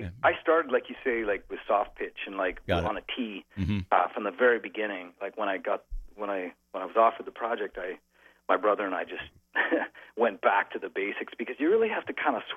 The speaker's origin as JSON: {"language": "English", "country": "Canada", "tie": "born or raised there", "said": "I'm a dual citizen now, but I grew up in Canada on a sailboat."}